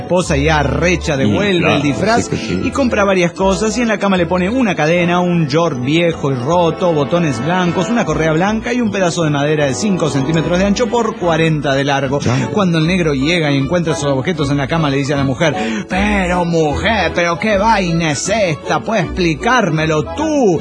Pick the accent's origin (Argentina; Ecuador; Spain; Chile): Ecuador; Quito, Pichincha; de Quito, Ecuador.